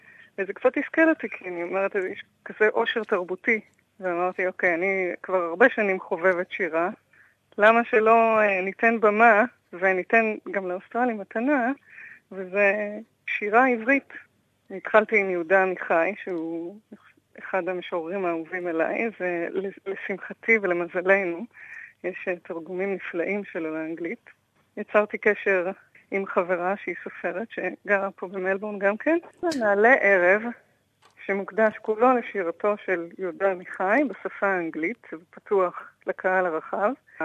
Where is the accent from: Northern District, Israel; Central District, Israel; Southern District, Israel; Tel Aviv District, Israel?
Central District, Israel; Kfar Saba; moved away as an adult; now in Australia; בעלי מקיבוץ עין שמר, ואני מכפר סבא.